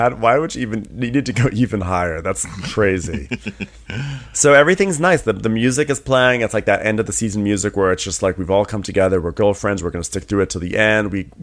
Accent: New York, United States; So then, I'm from Westchester County, New York, okay? So I'm allowed to have upstate New York snobbery

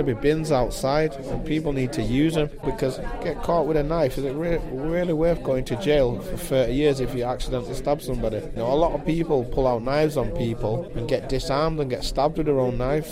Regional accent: Manchester, North West England, United Kingdom; I come from Mosside.

